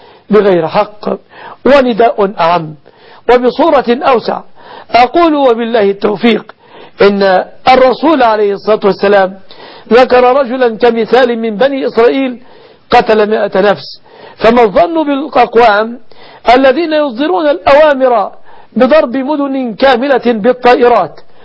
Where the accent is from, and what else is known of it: Egypt